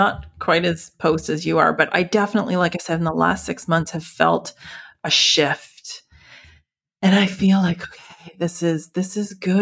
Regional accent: Halifax, Nova Scotia, Canada; Maybe it's the East Coaster in me. Maybe it's because I'm from Halifax. I've got some saltiness from the sea.

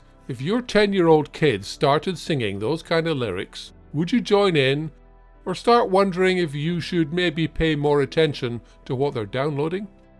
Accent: Scotland, United Kingdom; I'm Scottish, and I know Scotland is a country.

